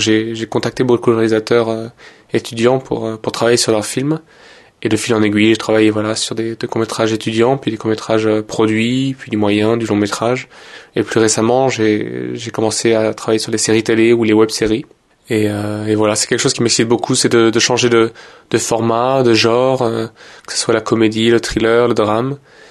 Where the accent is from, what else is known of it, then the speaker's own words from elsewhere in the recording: France; now in Belgium; je suis français mais je vis en Belgique